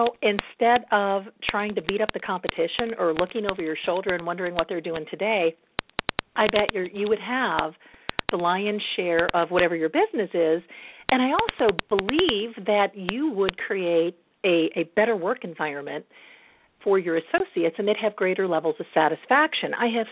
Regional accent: Pittsburgh, Pennsylvania, United States; we joke about we're both from Pittsburgh, but we didn't know each other then.

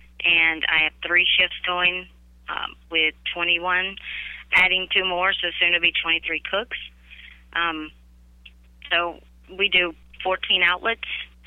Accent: Alabama, United States; I was raised in South Alabama.

